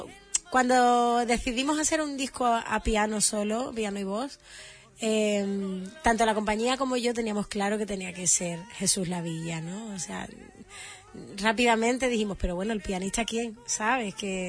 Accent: Seville, Andalusia, Spain; Pero no, soy de Sevilla.

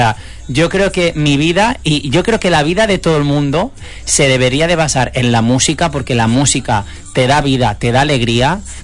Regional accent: Spain; yo soy muy español y me gusta que digan

